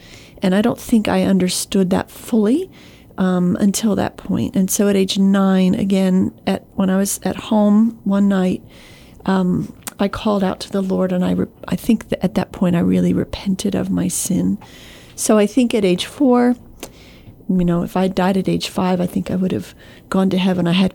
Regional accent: South Carolina, United States; I grew up in South Carolina. My parents were in full-time ministry.

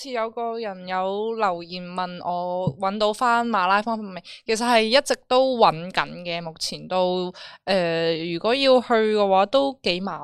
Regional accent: Macau; now in Malaysia; 我唔系啊，我系澳门人，只不过早几年去咗马来西亚。

